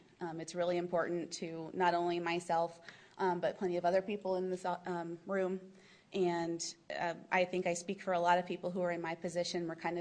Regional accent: Virginia, United States; I am coming from the Western Loudoun area, and I have lived here since I was 9 years old.

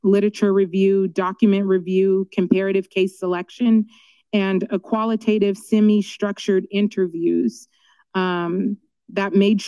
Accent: Oakland, California, United States; I am a Black woman. I am from Oakland, so I am an Alameda County resident.

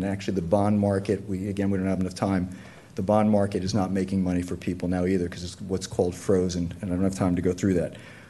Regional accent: East Coast, United States; because I'm from the East Coast and I have my mask right here, okay?

